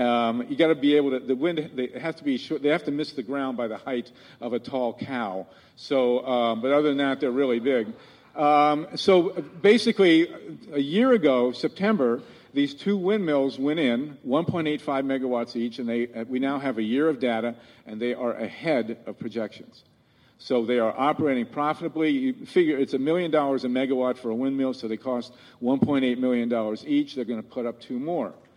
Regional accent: Ohio, United States; One of the most important pieces of progress they've made has been in my home state of Ohio. I live in Columbus.

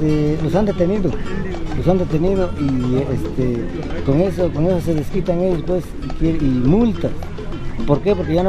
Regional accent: Trapiche de La Soledad, Oaxaca, Mexico; Soy nativo de la de Trapiche de La Soledad, Villa Sola de Vega.

